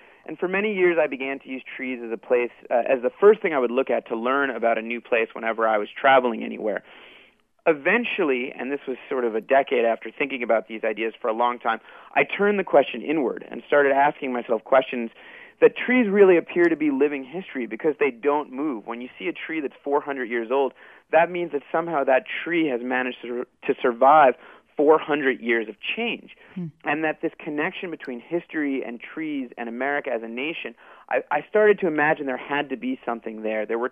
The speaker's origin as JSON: {"language": "English", "region": "East", "country": "United States", "tie": "born or raised there", "said": "I grew up in the East, so a lot of the backpacking I was doing initially was in places like the Catskills and the Adirondacks in New York"}